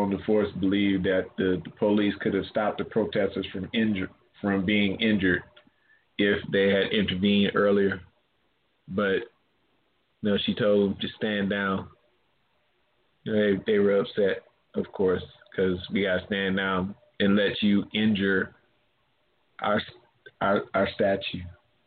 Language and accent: English; New Orleans, Louisiana, United States; So like when I grew up in New Orleans, we had two white kids.